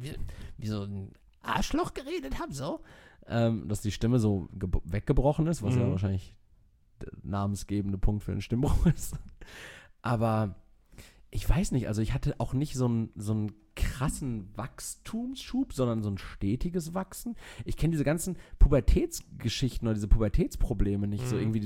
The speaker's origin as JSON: {"language": "German", "country": "Germany", "tie": "born there", "said": "Also ich bin in Deutschland geboren."}